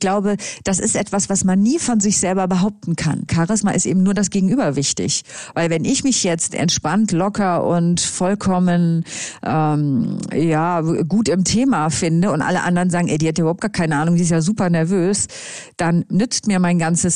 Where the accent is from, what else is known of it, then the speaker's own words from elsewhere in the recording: Cologne, North Rhine-Westphalia, Germany; Ich komme ja eigentlich aus Köln und ich finde Eishockey schon immer toll.